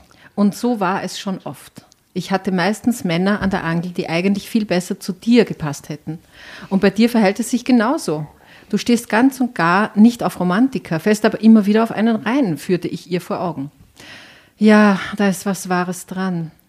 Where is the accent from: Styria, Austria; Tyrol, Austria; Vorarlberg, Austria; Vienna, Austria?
Styria, Austria; Aus der Obersteiermark, aus dem Ennstal in der Nähe von Schladming.